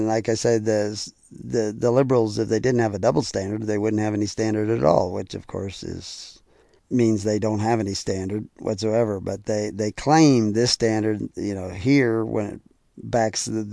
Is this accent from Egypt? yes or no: no; the South, United States; I mean, I grew up in the South. I know what prejudice looks like.